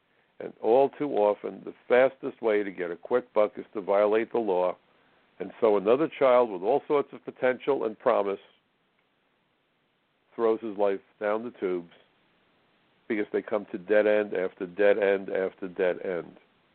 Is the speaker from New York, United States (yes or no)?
yes; Brooklyn, New York, United States; So I remember as a kid growing up in Brooklyn at the age of 14, I got a job working in a kosher delicatessen. Where else would you expect a Jewish kid from Brooklyn to work?